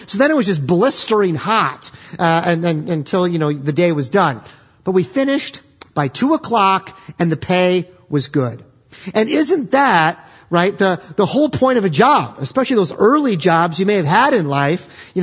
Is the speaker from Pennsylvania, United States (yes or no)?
no; Iowa, United States; I mean, I have to say that as a kid growing up in Iowa, my first job was detasseling corn.